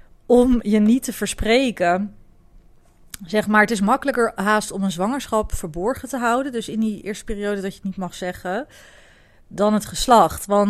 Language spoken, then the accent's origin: Dutch; Amersfoort, Utrecht, Netherlands; also born or lived in Overijssel; Ik ben opgegroeid in Amersfoort, of althans tot mijn 8e of tot mijn 10e woonde ik dus in Amersfoort.